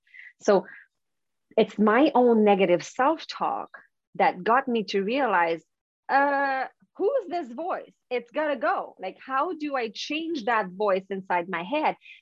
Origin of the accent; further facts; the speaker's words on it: Quebec, Canada; English is a second language; now in Vancouver, Canada; I'm from Quebec. So that's the French part of Canada. So it's on the East Coast.